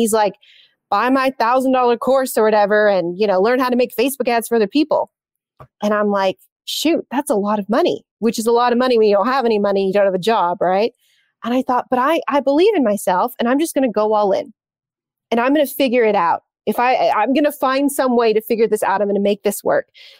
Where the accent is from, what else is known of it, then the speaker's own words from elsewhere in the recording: United States; And so I had to come back to America. America. I'm American.